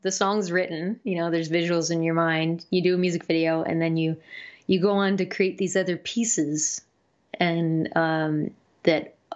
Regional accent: Canada; And hopefully, definitely shows in my home country, Canada, next spring and hopefully into the summer.

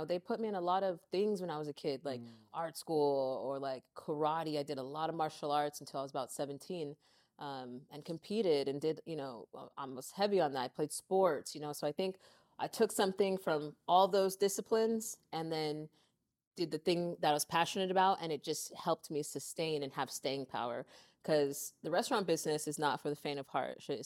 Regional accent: Lancaster, United States; now in Santa Monica, United States; we grew up in Lancaster. I moved out here to LA when I was 17, officially.

